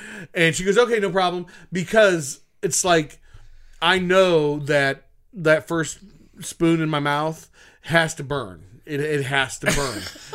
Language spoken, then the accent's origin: English; Akron, Ohio, United States